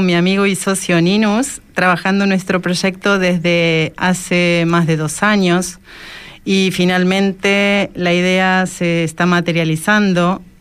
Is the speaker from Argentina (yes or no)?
yes; Argentina; now in Fuerteventura, Spain; Ninus es de Alemania y yo soy de Argentina.